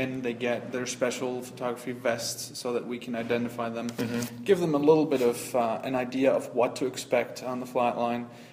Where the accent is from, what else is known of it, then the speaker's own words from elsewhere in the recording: Germany; now in Florida, United States; Well, I just moved down here to Florida this summer, but I'm originally from Germany.